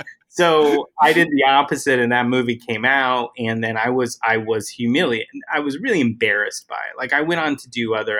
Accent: Utah, United States; now in Los Angeles, United States; I was living in Utah. That's where I grew up, and the Italians ended u

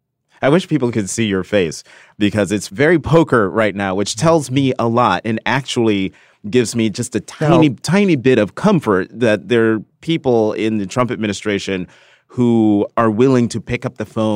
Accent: United States; as a person, but also as an American.

